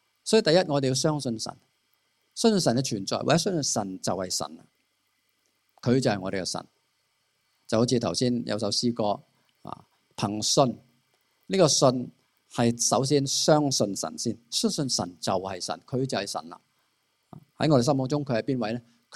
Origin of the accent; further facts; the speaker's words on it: China; 可能我们中国人很有礼貌